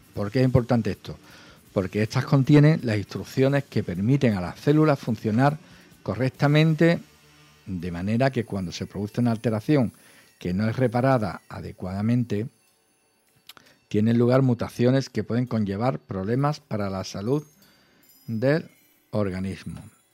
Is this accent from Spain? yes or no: yes; Andalusia, Spain; Estas cosas son las que, como digo, como andaluces nos ponen muy contentos